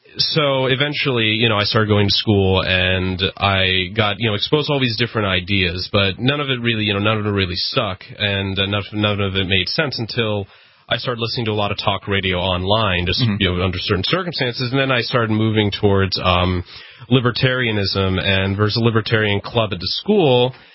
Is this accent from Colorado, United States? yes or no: no; Pennsylvania, United States; born there; also born or lived in New Hampshire; No, I was born in Pennsylvania to a Canadian mother, and I lived in many different parts of the country until finally coming to New Hampshire for high school.